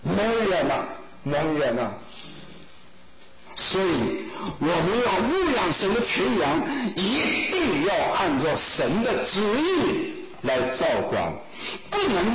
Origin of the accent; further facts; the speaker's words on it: China; 我们中国人叫做青年会啊，那是上海有名的啊，八仙桥青年会，我去过九层大楼